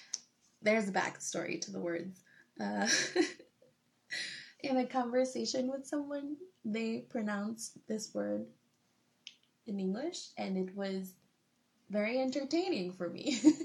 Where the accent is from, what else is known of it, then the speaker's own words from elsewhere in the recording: United States; accent: American; I was told that it might be fun to add my gringo accent.